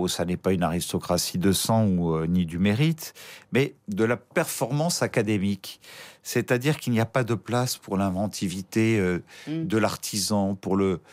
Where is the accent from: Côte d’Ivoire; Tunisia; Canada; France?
France; j'étais du Sud-Est, parce que je suis un petit-fils immigré italien